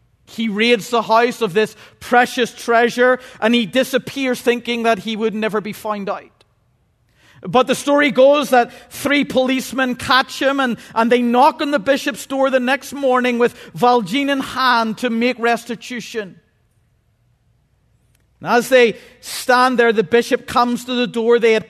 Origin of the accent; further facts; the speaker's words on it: Northern Ireland, United Kingdom; By the way, if my pronunciation's off, I'm Northern Irish, okay?